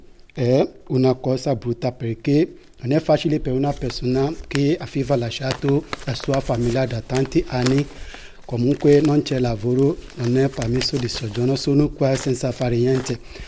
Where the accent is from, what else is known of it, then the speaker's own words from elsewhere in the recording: Nigeria; Italian is a second language; moved away as an adult; Allora ho deciso di lasciare il mio paese. Il viaggio dalla Nigeria alla Libia è durato 8 giorni, è stato difficile.